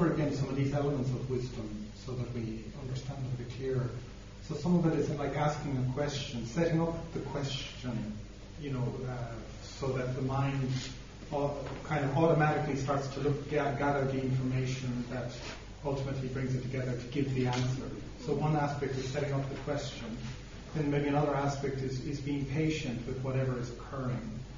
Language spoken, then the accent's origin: English; Ireland; because I my experience is I grew up